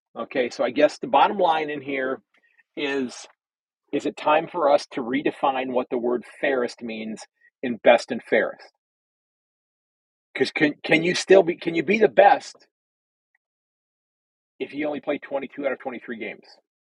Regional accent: United States; And again, I'm just an American on the other side of the planet who's never actually seen a game in person

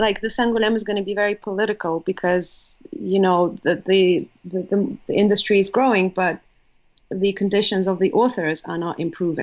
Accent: Lithuania; English is a second language; now in England; I come from Lithuania, and we don't have a comics market, like, whatsoever. Mm, and then right. I live in England

